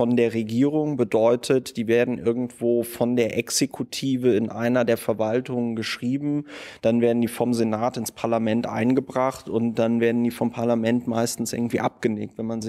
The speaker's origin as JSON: {"language": "German", "country": "Germany", "said": "Und ich meine, wir haben ja als Deutsche so unsere Erfahrungen mit Diktatur gemacht und der Vorstellung, dass wir in so einem System nicht leben wollen."}